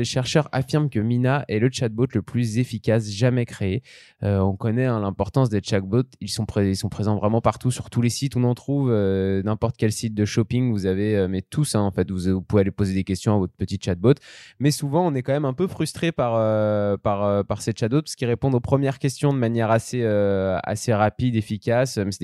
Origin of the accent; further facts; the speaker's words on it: Auvergne-Rhône-Alpes, France; En tant que savoyard, on est plutôt content.